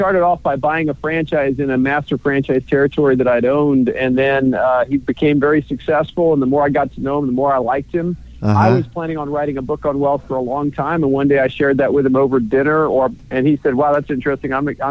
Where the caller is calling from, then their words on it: Austin, Texas, United States; Austin, Texas. It's about 85 degrees out here today, and we're just getting ready for another hot summer season.